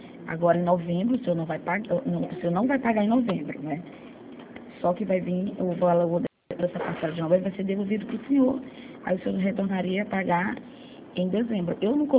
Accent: Rio de Janeiro, Brazil; Eu sou do Rio

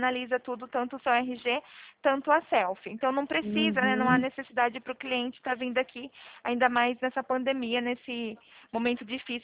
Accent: Araras, São Paulo, Brazil; Eu sou daqui de Araras, né?

